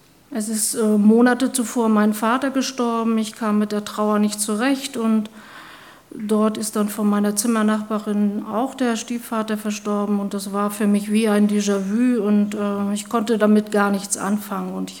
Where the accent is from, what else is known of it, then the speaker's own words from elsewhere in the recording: East Germany, Germany; Ich komme aus dem Osten und da ist es überhaupt nicht selbstverständlich, dass man in einer christlichen Gemeinschaft oder in einer christlichen Familie aufgewachsen ist. Und so bin ich es auch nicht